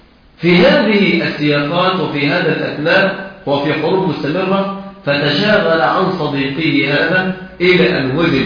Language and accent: Arabic; Egypt